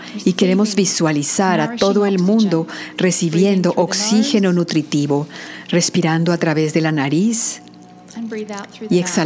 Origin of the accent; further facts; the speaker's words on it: Canberra, Australian Capital Territory, Australia; por permitirme conectarme con mi tierra, con mi país. Yo crecí en Canberra, Australia.